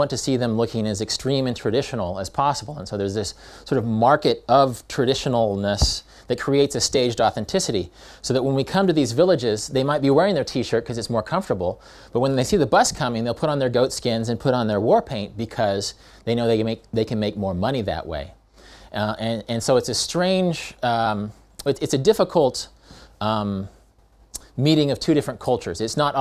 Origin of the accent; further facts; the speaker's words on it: Midwest, United States; I come from the American Midwest. We stand far apart. We're not very good at dancing.